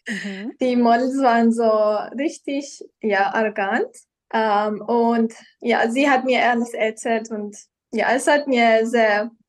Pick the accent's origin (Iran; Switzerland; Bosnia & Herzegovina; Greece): Iran; now in Austria; Ich komme ursprünglich aus dem Iran, aber seit 8 Jahren wohne ich in Österreich. Also ich bin mit meiner Mutter und Schwester nach Österreich gezogen, vom Iran.